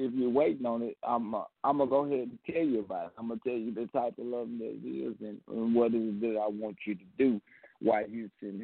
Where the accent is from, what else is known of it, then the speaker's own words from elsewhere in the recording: Mississippi, United States; I'm calling from Mississippi.